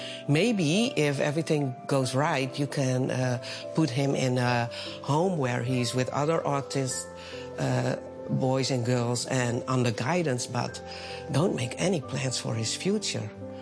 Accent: Netherlands; I'm from Holland.

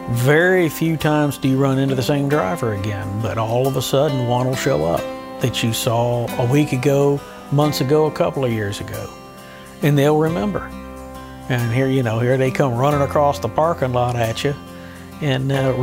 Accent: Alamance, North Carolina, United States; from Alamance, North Carolina, and I run a truck stop ministry called Ark of the Road.

